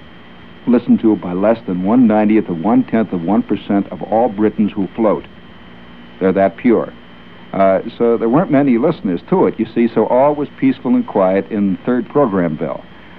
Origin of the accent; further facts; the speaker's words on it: New York, United States; And of course I'm strictly from New York, and I have this great Anglophile problem that all the New Yorker people have.